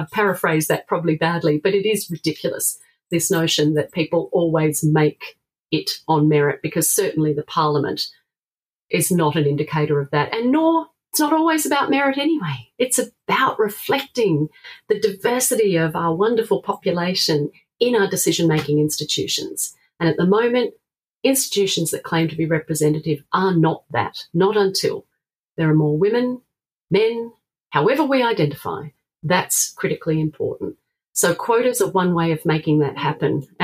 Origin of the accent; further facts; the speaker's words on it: South Australia, Australia; my home state of South Australia